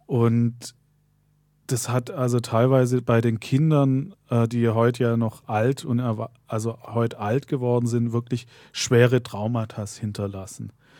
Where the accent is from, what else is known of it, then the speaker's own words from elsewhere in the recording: Freiburg, Baden-Württemberg, Germany; Ja, ich komme aus Freiburg